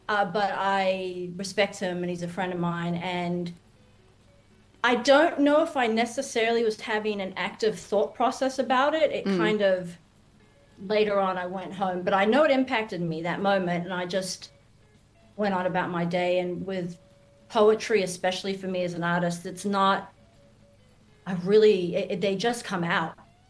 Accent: United States; I wasn't necessarily raised in that space. I have absolutely no problem with it. I was raised in America, which a lot of friends who are Black Baptist, and you've got gospel music

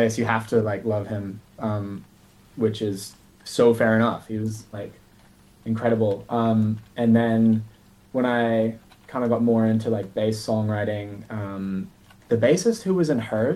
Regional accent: Queenstown, Otago, New Zealand; I was growing up in Queenstown, the local music scene is a lot smaller. And then you suddenly move to a city

